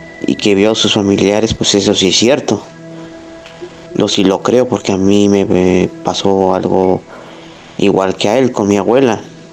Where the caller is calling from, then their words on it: Xalapa, Veracruz, Mexico; de Jalapa, Veracruz.